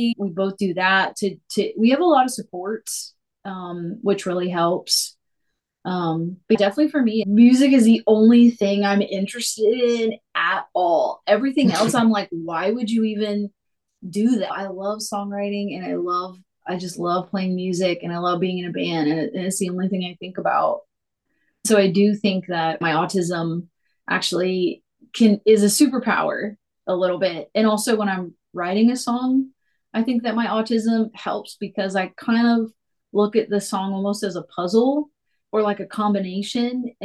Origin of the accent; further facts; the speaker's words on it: the South, United States; like growing up in the South, when you're queer and autistic, it's like you mask to survive.